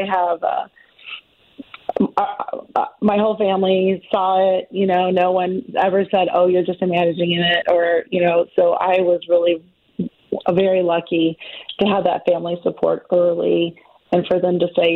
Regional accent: St. Louis, Missouri, United States; also born or lived in Mississippi; I grew up here in St. Louis, and even when I moved, I can remember even when we lived in Mississippi, I could find KMOX, and it just always reminds me of home.

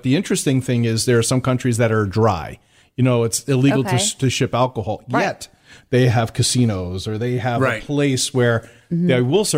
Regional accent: New Jersey, United States; born there; I was born in Jersey.

